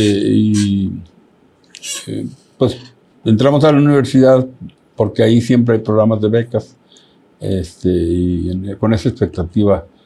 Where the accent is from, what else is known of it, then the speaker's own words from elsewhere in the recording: Saltillo, Coahuila, Mexico; Yo nací en Saltillo y me crié en una granja aquí cerquita, aquí en Saltillo, Coahuila.